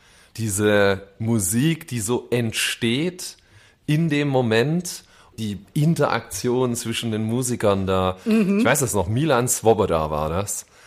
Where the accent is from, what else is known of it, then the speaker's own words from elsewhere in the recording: Schwäbisch Hall, Baden-Württemberg, Germany; now in Berlin, Germany; ich bin richtig auf dem Dorf aufgewachsen, ja, aber genau da. Das war die nächste Stadt. Die große, weite Welt. Das war Schwäbisch Hall.